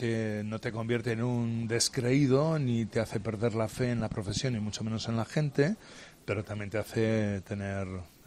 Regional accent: Basque Country, Spain; Sí, soy vasco.

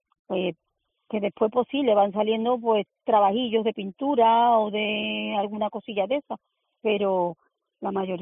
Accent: Andalusia, Spain; yo me crié en Torreblanca, ¿sí? E incluso eso, Torreblanca, que también uno de los barrios más pobres y conflictivos de España

